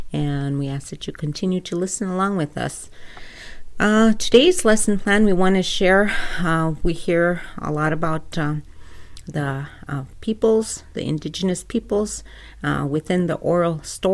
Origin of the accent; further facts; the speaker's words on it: South Dakota, United States; bringing you Dakota language lessons. And I am from the End Village Nakota Band here in southeastern South Dakota.